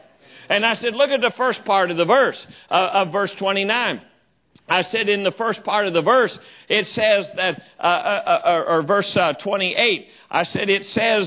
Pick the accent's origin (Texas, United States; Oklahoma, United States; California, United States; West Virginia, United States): West Virginia, United States; also born or lived in Illinois; I grew up down in West Virginia, and I pastored there for about 12 and a half, 13 years before going to Illinois.